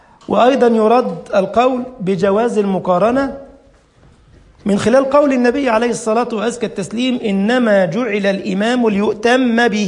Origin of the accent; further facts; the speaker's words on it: Cairo, Cairo Governorate, Egypt; أنا طبعا من القاهرة